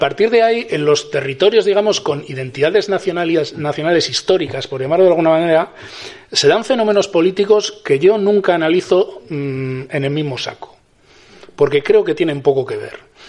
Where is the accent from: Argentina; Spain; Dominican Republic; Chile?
Spain; Basque Country; Yo soy vasco y quiero decir, esto no es una opinión, esto es así.